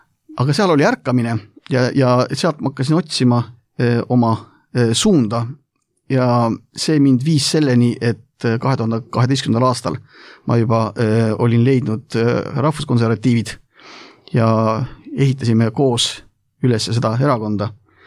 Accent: Kiili, Harju County, Estonia; ma olen siit samast Harjumalt Kiilivallast, see on üks väiksemaid valdu üldse meie Eestis

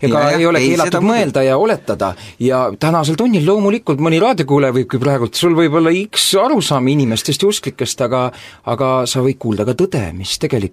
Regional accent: Kuimetsa, Rapla County, Estonia; also born or lived in Tallinn; Raplas olen sündinud ja minu kodukoht on siis Kuimetsa ja ma olen seal ka üles kasvanud ja ma olen ka seal elanud. Koolipõlves sai ka Tallinnas elatud ja peale seda natukene, nii et olen ka Tallinnas siis mingi aeg elanud. Nüüd ma olen omadega tagasi siis oma kodukohas Kuimetsas

